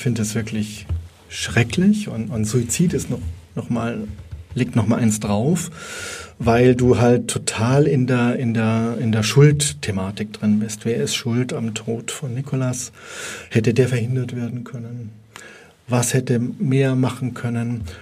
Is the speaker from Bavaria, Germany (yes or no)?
yes; Bavaria, Germany; Bei uns in Bayern sehr, sehr häufig